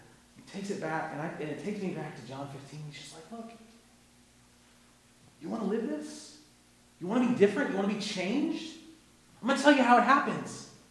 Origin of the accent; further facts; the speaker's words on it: Ohio, United States; Apple trees were a big thing in my area because we liked to, where I grew up in Northwest Ohio